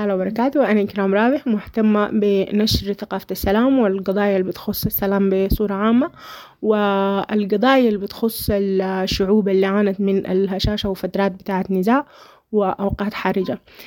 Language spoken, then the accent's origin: Arabic; Sudan; نحن كشعب سوداني